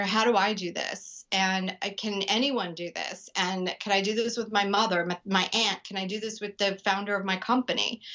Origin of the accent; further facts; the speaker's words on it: San Diego, California, United States; We're both from San Diego.